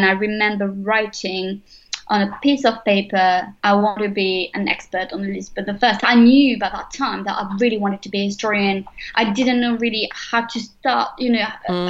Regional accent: France; So I'm originally from France, and this is where I did my studies. So I did my BA and master degree in France.

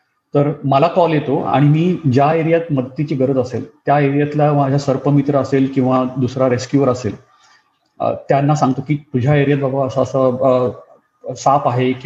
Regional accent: Pune, Maharashtra, India; also born or lived in Solapur; so मी माझं लहानपण पुण्यातलं आहे, सोलापूरचा जन्म, पुण्यातलं लहानपण

